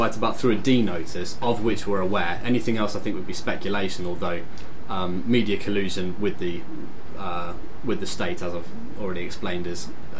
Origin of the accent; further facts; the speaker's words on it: United Kingdom; I mean, there have been lots of stories in between then that I would consider major as a British citizen